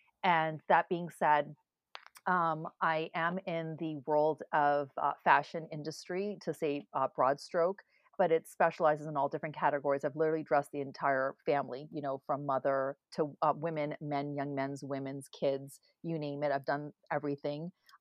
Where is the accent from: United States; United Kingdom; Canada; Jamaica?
Canada; Well, I'm Canadian. I grew up in Canada. I went to school here. I have a very large family